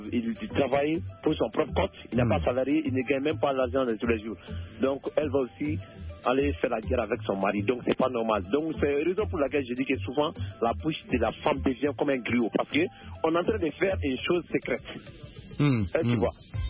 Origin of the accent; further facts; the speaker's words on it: Mali; souvent chez nous en Afrique, précisément chez nous au Mali ici